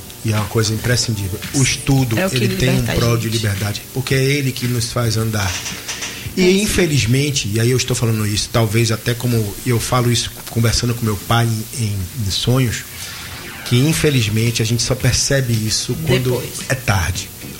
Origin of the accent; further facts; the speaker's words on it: Itambé, Bahia, Brazil; Rapaz, eu sou de També.